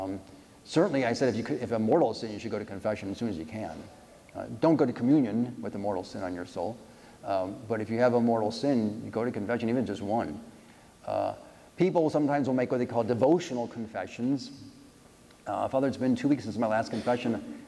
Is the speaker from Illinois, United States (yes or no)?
yes; Chicago, Illinois, United States; now in California, United States; If you can, we live in California. I grew up in Chicago. It's impossible in the middle of winter to take your baby out.